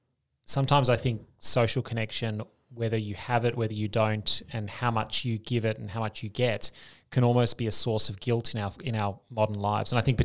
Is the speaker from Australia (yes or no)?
yes; Australia; particularly as an Australian. They love the accent.